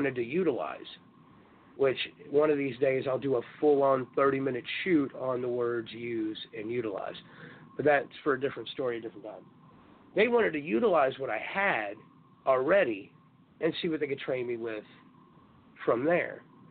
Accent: Galveston, Texas, United States; born there; I was born in Galveston, Texas, in a hospital called University of Texas. University of Texas Medical Branch.

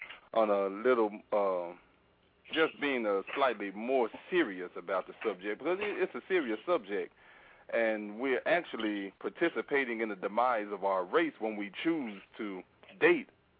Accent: Hyde Park, United States; I'm from Hyde Park. What in the world would me and a white girl from Germantown have to talk about, period?

